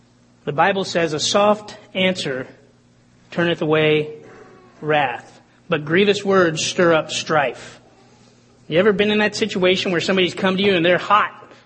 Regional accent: Atlanta, Georgia, United States; I grew up in Atlanta, what can I say? The heart of Coca-Cola.

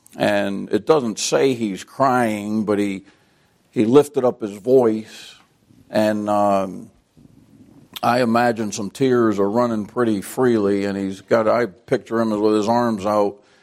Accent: United States; born there; I'm glad I was born in America. I'm not proud of being an American. I'm thankful I am.

